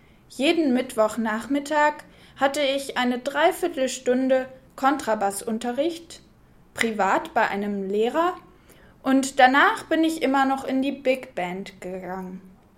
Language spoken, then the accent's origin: German; Lower Saxony, Germany; ich komme aus Niedersachsen. Ich wohne in einer Stadt in der Nähe von Hannover.